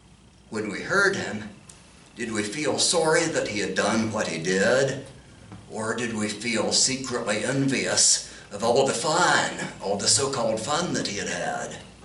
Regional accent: Kingsport, Tennessee, United States; moved away as an adult; also born or lived in Johnson City / Houston; I grew up in Kingsport, born in Johnson City, grew up in Kingsport, went to undergraduate college in Bristol. So from that area, but I lived for almost 40 years in Houston. Now I've moved back.

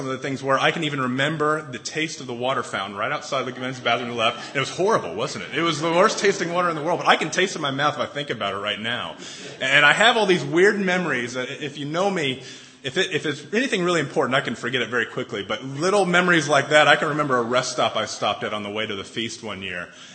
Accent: Fort Wayne, Indiana, United States; also born or lived in Tennessee; I was 4 when we moved to Indianapolis from Tennessee, and then 11 in 1990 when we moved down to back down to Indy. So I was 4 to 11 years old is when I lived here.

